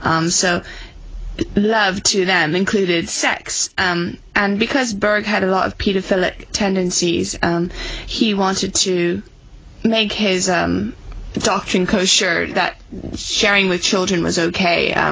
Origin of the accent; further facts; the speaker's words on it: Philippines; also born or lived in Greece / Sri Lanka; My earliest memories, well, I would have to say they started in the Philippines, although I was born in Greece.